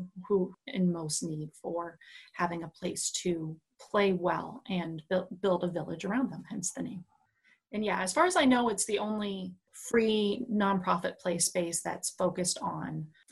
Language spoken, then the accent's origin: English; Michigan, United States; now in Cincinnati, United States; I'm from Northern Michigan, but I've been in Cincinnati for well over a decade now